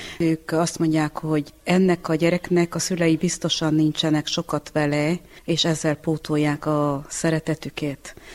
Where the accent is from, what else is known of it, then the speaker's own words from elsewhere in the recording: Gheorgheni, Harghita, Romania; A ház, ahol születtünk, testvéremmel oda szoktunk hazamenni, meg a fiammal.